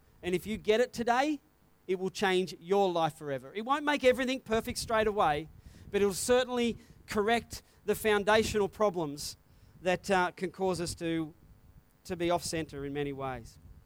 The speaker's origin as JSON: {"language": "English", "region": "New South Wales", "country": "Australia", "said": "Okay, now I know I'm from New South Wales"}